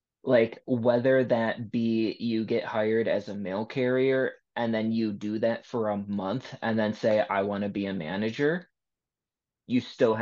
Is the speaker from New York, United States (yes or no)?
yes; New York, United States; also born or lived in Seattle, United States; I am from and currently living in Western New York. But I started this in Seattle. I was living there, and yeah, that's where I started.